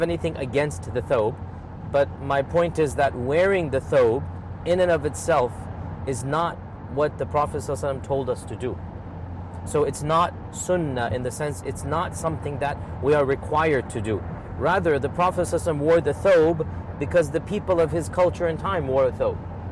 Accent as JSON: {"language": "English", "town": "Houston", "region": "Texas", "country": "United States", "tie": "born there", "said": "Well, I'm from Texas in the sense I was born there. I'm a Houstonian. These days I'm living in Tennessee, but I'm from Texas."}